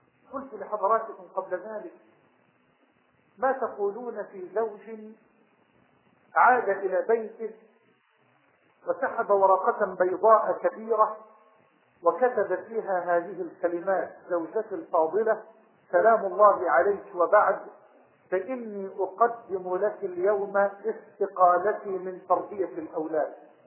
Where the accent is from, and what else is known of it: Egypt